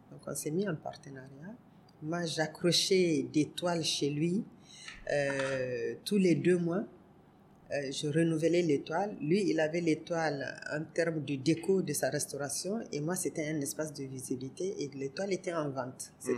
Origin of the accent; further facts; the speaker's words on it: Niger; moi, je suis du Niger, pas de Côte d'Ivoire